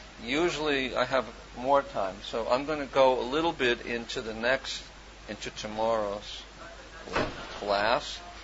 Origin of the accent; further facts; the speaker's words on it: New York, United States; And I was, you know, I'm from New York, so it's like, yeah, right.